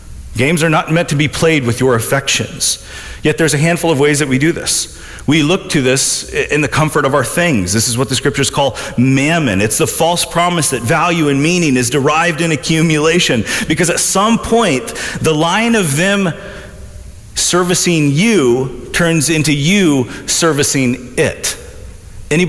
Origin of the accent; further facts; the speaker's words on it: Midwest, United States; I grew up in the Midwest